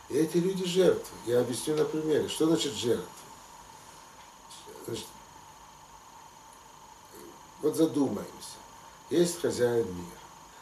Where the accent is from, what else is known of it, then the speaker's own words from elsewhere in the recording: Lithuania; Я вырос в Литве